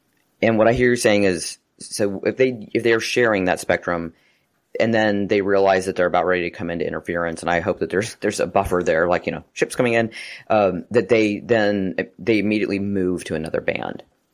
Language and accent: English; Nebraska, United States; I'm from Nebraska. Maybe that particular area doesn't get a lot of ship traffic.